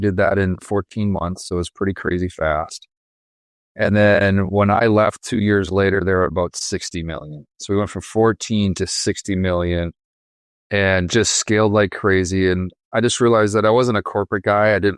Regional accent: Wisconsin, United States; And I'm from Wisconsin.

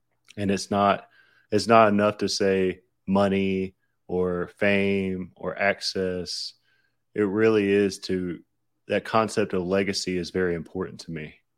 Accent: the South, United States; accent: Southern; there's my Southern accent coming out

